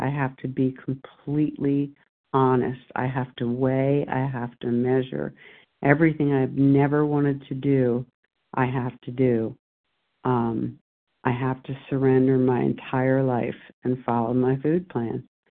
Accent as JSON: {"language": "English", "region": "Delaware", "country": "United States", "said": "I am new, and I am from Delaware."}